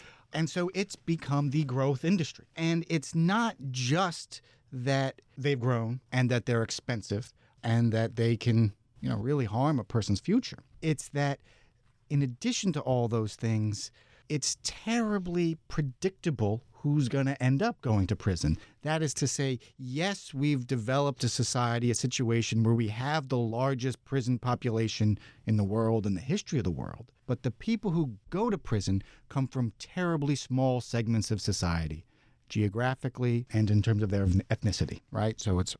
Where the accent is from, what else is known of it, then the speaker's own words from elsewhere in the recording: New York City, New York, United States; So I grew up in New York City, and this was the 1990s, right?